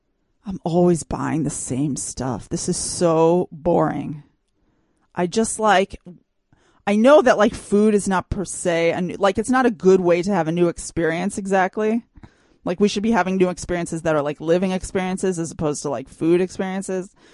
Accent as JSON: {"language": "English", "country": "United States", "tie": "born or raised there", "moved": "yes", "said": "okay, so I grew up in America."}